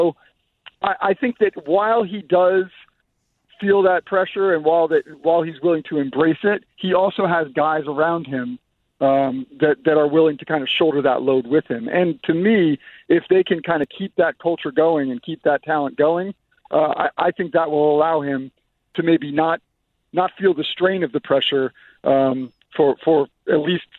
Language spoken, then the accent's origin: English; New Jersey, United States; Hey, I'm from New Jersey, too, but she's a little different.